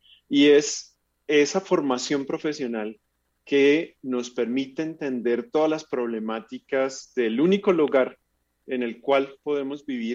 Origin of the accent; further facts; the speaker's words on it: Zapatoca, Santander, Colombia; born there; yo nací en Zapatoca, Santander, un pueblito cerca de Bucaramanga, sin embargo no soy tacaño como suelen conocer a los zapatocas.